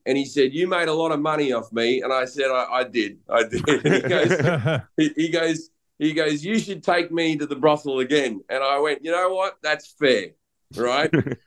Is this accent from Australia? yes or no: yes; Australia; she's British and I'm Australian.